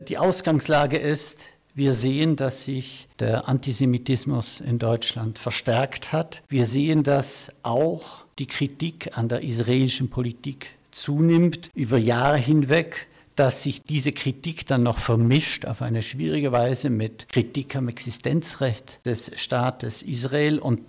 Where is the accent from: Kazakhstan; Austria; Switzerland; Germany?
Switzerland; Ich spreche hier als Schweizer.